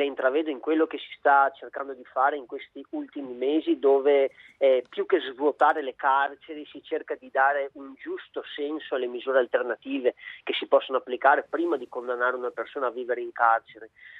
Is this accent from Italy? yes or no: yes; Veneto, Italy; Ma l'augurio è imbarazzante pronunciarlo da un veneto che è stato emigrante e oggi si dimentica di questa sua condizione.